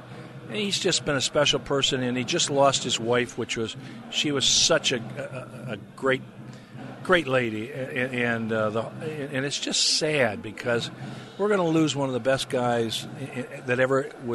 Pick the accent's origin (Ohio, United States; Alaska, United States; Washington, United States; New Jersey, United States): Ohio, United States; Cleveland; when he first bought the Cleveland Browns, and I grew up in Cleveland.